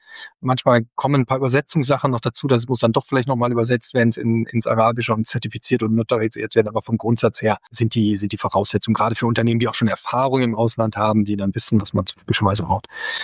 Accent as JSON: {"language": "German", "country": "Germany", "said": "Und wir als Deutsche sind halt schnell dann auch die Zulieferer"}